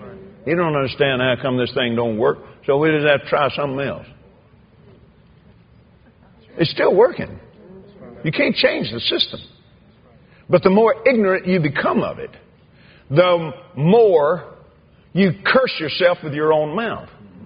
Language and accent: English; the South, United States; He comes from Great Britain. I come from the South, and you come from New England.